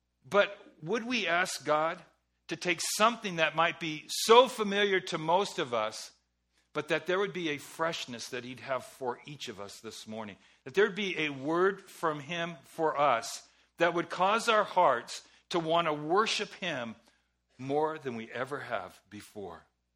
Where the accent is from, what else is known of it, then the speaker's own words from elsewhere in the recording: Los Angeles, California, United States; born there; So for example, I was born in Los Angeles at the Queen of Angels Hospital.